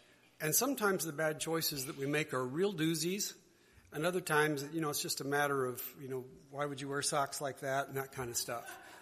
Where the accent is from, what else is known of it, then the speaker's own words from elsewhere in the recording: Gilman City, Missouri, United States; And even though I grew up in Gilman City, the town that I really spent more time in as a kid was Ridgeway with my grandparents.